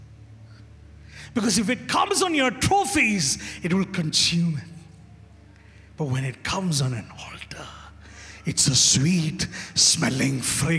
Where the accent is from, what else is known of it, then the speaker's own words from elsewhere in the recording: Kerala, India; Like, I'm from Kerala.